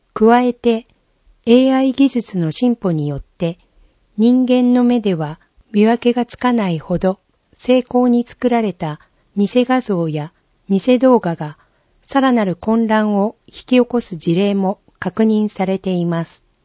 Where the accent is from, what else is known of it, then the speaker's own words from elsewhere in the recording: Christchurch, Canterbury, New Zealand; 私の故郷、クライストチャーチでは3月に